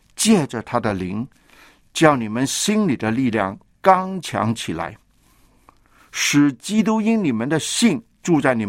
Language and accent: Chinese; China; 那今天呢，是我们中国人元宵节的前夕